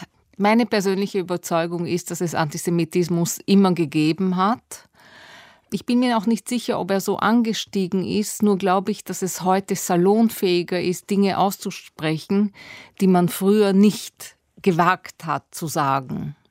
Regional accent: Vienna, Austria; born there; Ich bin 1960 in Wien zur Welt gekommen. Beide meine Eltern sind Holocaust-Überlebende.

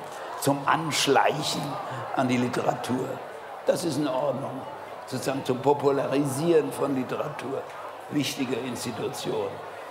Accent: Berlin, Germany; Ich bin Berliner, lebe mit Türken zusammen und irgendwann reden mich die Türken in Deutsch an.

